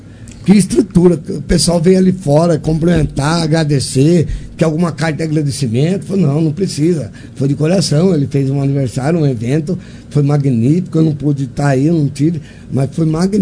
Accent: Monte Alto, São Paulo, Brazil; sou de Monte Alto.

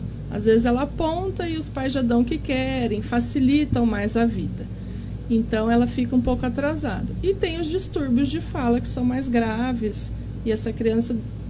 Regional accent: Fernando Prestes, São Paulo, Brazil; Eu sou de Fernando Prestes.

